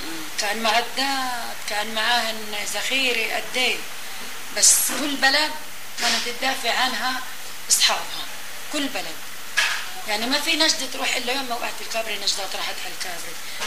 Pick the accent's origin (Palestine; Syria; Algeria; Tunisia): Palestine; moved away as an adult; أنا لما طلعت من فلسطين كان عمري 18 سنة